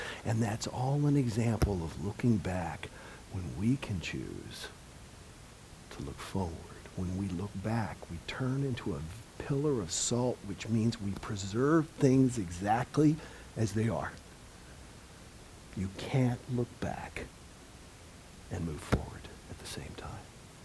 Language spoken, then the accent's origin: English; the South, United States; Growing up in the South, salt is one of the four basic food groups.